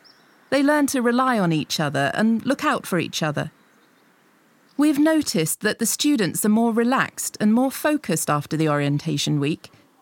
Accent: Vienna, Austria; Well, we are from Vienna, and every year our new students spend 5 days in this national park.

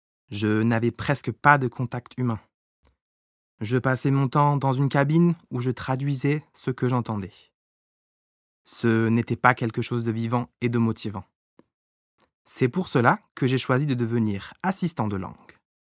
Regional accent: France; moved away as an adult; now in Austria; En tant que Français, l'Autriche est un pays que je ne connaissais pas beaucoup.

